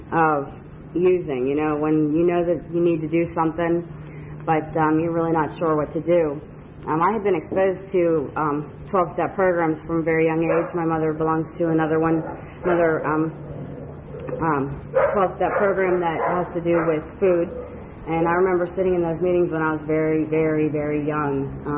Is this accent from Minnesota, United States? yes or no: yes; Minneapolis, Minnesota, United States; I grew up north in Minnesota, Minneapolis, and like it seemed like everybody up there was German and blonde.